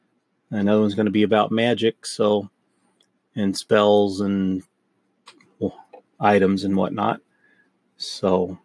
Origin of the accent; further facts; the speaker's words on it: Tornado Alley, United States; I grew up in Tornado Alley, so I know a little bit about the high winds and stuff